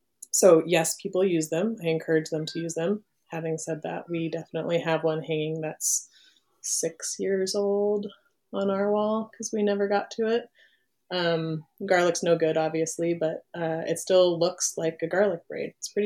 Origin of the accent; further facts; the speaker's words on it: Moscow, Idaho, United States; So I grew up in Moscow, Idaho.